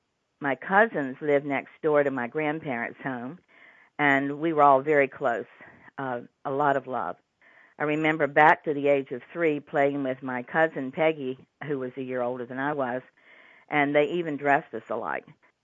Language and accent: English; the South, United States; I realized for the first time what it meant to be a Southerner and that my hometown had two towns, one for whites and one for African-Americans.